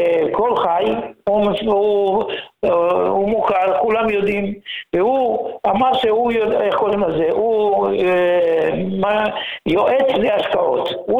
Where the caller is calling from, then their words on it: Jerusalem, Jerusalem District, Israel; אני מנווה יעקב ירושלים.